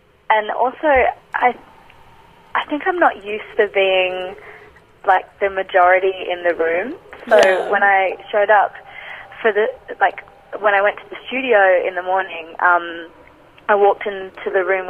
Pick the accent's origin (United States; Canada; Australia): Australia; as a black woman growing up in Australia, being a woman of colour has always been quite a huge part of my identity